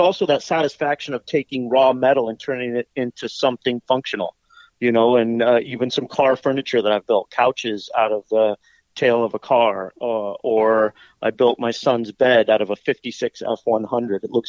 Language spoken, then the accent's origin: English; Los Angeles, California, United States; I grew up in Los Angeles, and so I branded it as the LA County Jail bus.